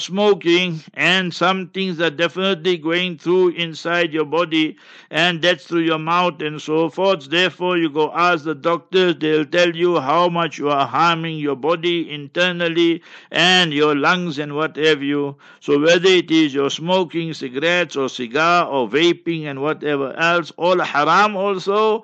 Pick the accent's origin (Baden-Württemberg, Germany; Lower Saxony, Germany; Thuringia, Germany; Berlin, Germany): Baden-Württemberg, Germany; Heidelberg; English is a second language; I was a very, very young boy. And in my hometown, Heidelberg, there was a doctor